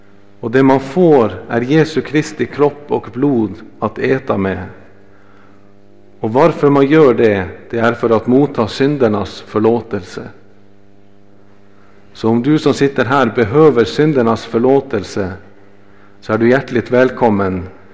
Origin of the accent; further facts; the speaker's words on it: Norway; now in Sweden; I Norge, där jag kommer ifrån, så är det på julafton.